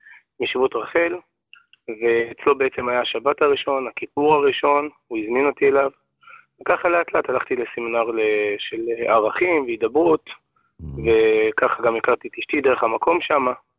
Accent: Kiryat Yam, Haifa District, Israel; born there; אני נולדתי בקריית ים, בית חילוני לגמרי

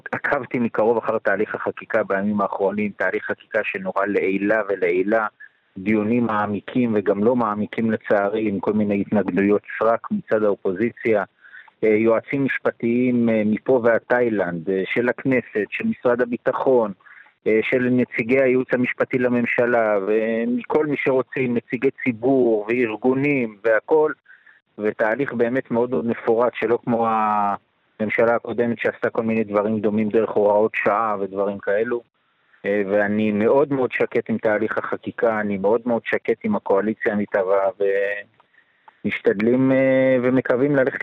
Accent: Petah Tikva, Central District, Israel; אני מפתח תקווה, המשנה לראש העיר, מפתח תקווה, בן 50, נשוי ואב לשלושה.

